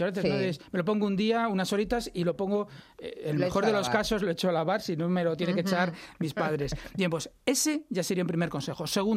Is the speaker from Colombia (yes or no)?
no; Madrid, Community of Madrid, Spain; Como estamos en Madrid y somos muy madrileños